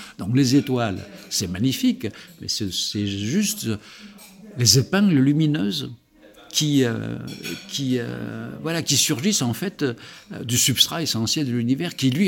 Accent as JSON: {"language": "French", "region": "Provence-Alpes-Côte d'Azur", "country": "France", "tie": "born or raised there", "said": "Alors, comme je suis né et vécu toute mon enfance en Provence, sous un beau ciel, effectivement, très clair et très pur"}